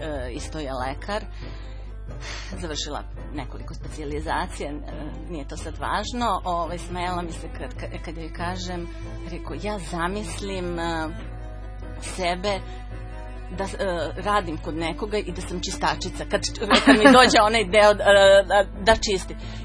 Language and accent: Serbian; Kragujevac, Šumadija, Serbia; also born or lived in Belgrade; moji prijatelji iz detinjstva su praktično ovde u Kragujevcu